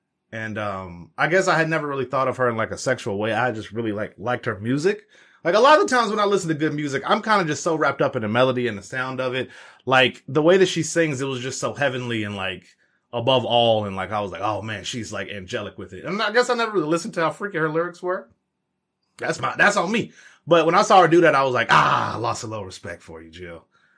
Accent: Midwest, United States; I'm from the Midwest. I don't really like the coast like that.

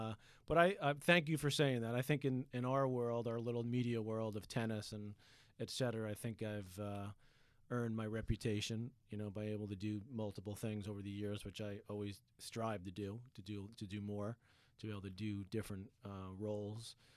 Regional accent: Queens, New York, United States; we grew up in Queens, which was sort of the end of Queens, but it was really more like a Long Island kind of suburban little town.

